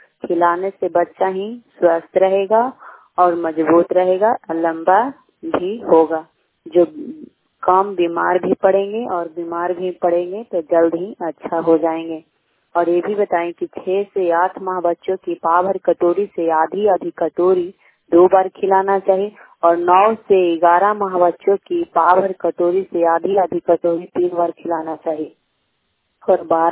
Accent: Bihar, India; गांव फजीलापुर, प्रखंड नगर नौसा, पंचायत खजरा, cluster bogie, जिला नालंदा के निवासी हूं।

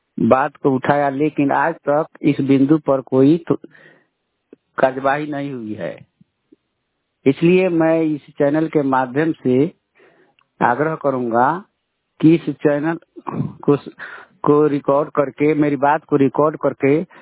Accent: Bihar, India; मेरे गांव में शिक्षित बेरोजगार हैं, जो चनपटिया प्रखंड के अंतर्गत आता है, जिला पश्चिम चंपारण हुआ बिहार

